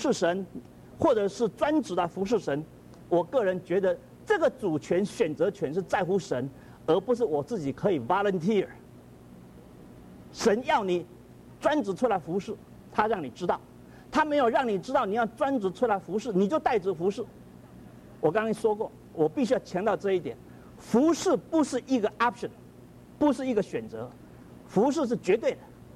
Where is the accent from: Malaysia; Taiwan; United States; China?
China; 我们中国人啊，常常称牧师叫做神的仆人。